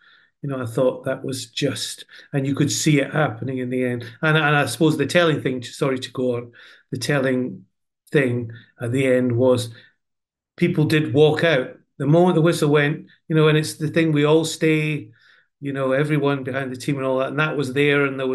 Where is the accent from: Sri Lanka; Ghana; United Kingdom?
United Kingdom; Scotland; And I'm Scottish, so, you know, I've lived with the hope with the Scottish national team